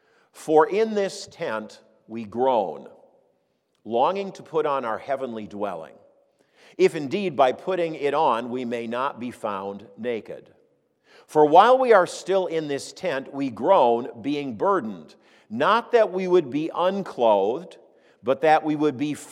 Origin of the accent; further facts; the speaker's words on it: Minneapolis, Minnesota, United States; Sometimes a large three-story house, the kind I grew up in Minneapolis.